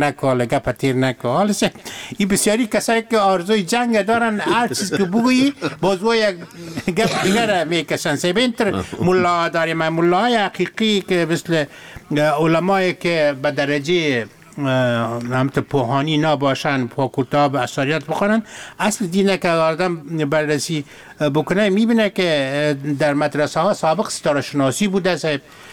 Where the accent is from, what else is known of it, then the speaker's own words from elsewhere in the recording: Afghanistan; ما از افغانستان هستم